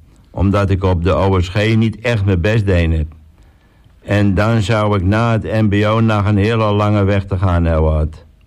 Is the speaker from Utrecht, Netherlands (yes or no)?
no; Texel, North Holland, Netherlands; Ik ben opgegroeid op Texel op de Johanneshoeve, waar ik altijd buiten te vinden was bij de dieren.